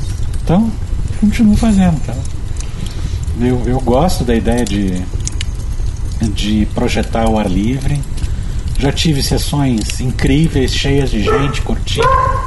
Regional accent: Curitiba, Paraná, Brazil; eu posso falar mal de Curitiba, porque eu sou curitibano de pai e mãe.

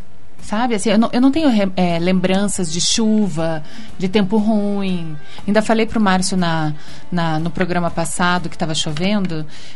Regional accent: Florianópolis, Santa Catarina, Brazil; eu fui criada em Florianópolis, né?

